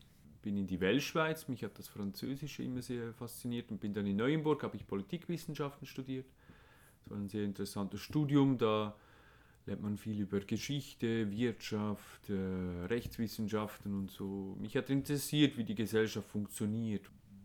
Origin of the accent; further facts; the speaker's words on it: Schötz, Lucerne, Switzerland; Ich komme aus dem Luzerner Hinterland, aus Schötz, aus einer Bauernfamilie, sehr schöne Kindheit gehabt mit Eltern und Geschwistern, normal katholisch aufgewachsen, wie die meisten in unserem Dorf